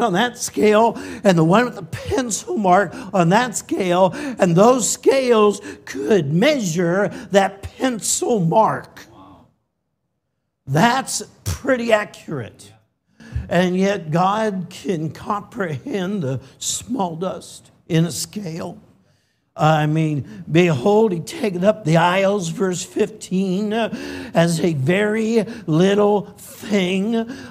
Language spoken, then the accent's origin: English; California, United States; I'm from California. Don't hold it against me.